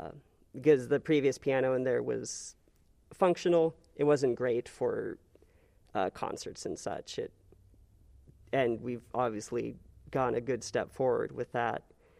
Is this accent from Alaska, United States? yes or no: yes; Juneau, Alaska, United States; also born or lived in Oregon / Fairbanks; I grew up in Juneau, I suppose. Not everyone knows that because I moved away for piano studies in Oregon and then Fairbanks.